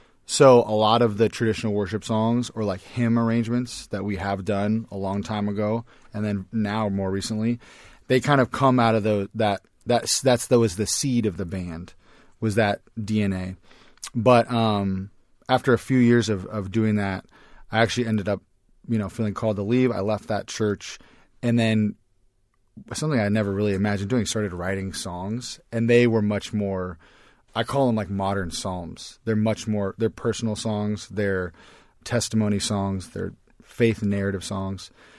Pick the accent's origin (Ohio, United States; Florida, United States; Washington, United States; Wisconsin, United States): Washington, United States; Seattle; I'm from Seattle, and the Seahawks are in the Super Bowl.